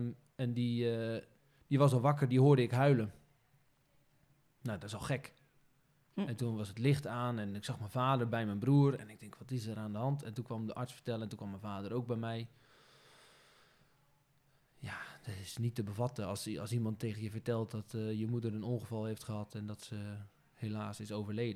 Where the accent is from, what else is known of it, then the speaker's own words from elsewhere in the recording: Schore, Zeeland, Netherlands; Schoren in Zeeland. Ja, dat is de plek waar... Waar ik opgegroeid ben, waar mijn ouders een stal begonnen zijn.